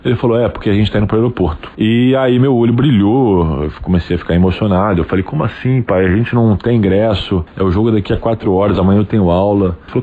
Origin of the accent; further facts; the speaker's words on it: Rio de Janeiro, Brazil; do canal Que Jogada. Tenho 30 anos, sou carioca